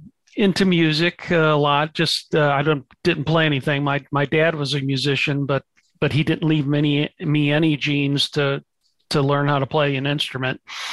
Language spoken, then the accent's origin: English; St. Louis, Missouri, United States; Well, I grew up in St. Louis, Missouri, and I was born and raised a Catholic.